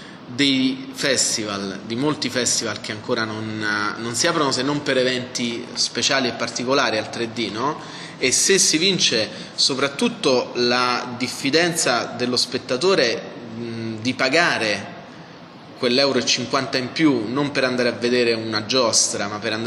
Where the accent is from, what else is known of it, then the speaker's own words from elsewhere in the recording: Gaeta, Lazio, Italy; la sala di Gaeta, che è il mio paese di origine